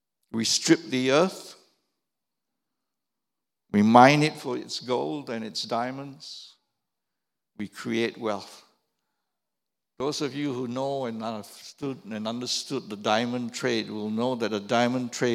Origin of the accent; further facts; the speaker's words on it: Malaysia; You know, I remember growing up in Malaysia